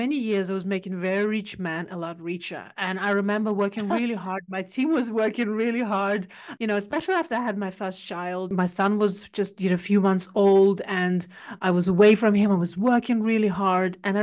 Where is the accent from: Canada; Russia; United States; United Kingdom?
Russia; Siberia; I was brought up in Siberian part of Russia during communism time.